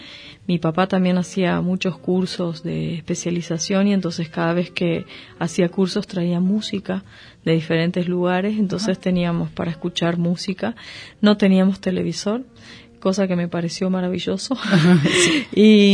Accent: Humahuaca, Jujuy, Argentina; born there; cuando yo nací en Humahuaca habitaban alrededor de 6.000 personas. Es un pueblo muy chiquito, donde la mayoría nos conocemos y somos parientes casi entre todos.

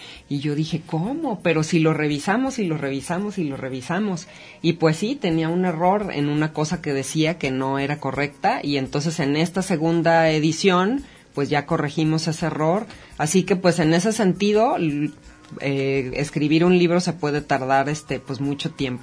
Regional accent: Mazatlán, Sinaloa, Mexico; moved away as an adult; also born or lived in Mexico City; now in Guadalajara, Mexico; yo nací en Mazatlán y allá viví hasta los 18 años en que me fui a estudiar la Universidad de la Ciudad de México.

